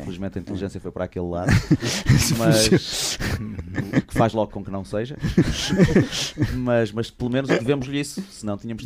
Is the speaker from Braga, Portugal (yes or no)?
yes; Braga, Portugal; now in Porto, Portugal; Quer dizer, de Braga, mas residente no Porto há muitos anos. Mas até aos 18 anos vivi em Braga, eu sou natural de Braga.